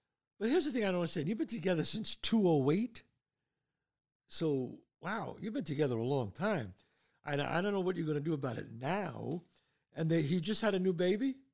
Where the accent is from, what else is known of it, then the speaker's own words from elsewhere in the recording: Bronx, New York, United States; But when I was growing up in the Bronx, they didn't want to teach it to me and my sister